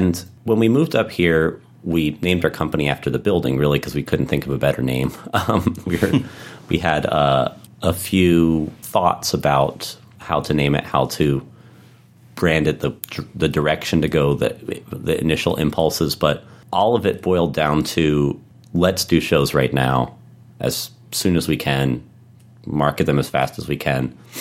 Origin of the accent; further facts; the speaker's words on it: Harrisburg, Pennsylvania, United States; now in Baltimore, United States; And we moved to Baltimore. It had a lot to do with the fact that I grew up in Harrisburg.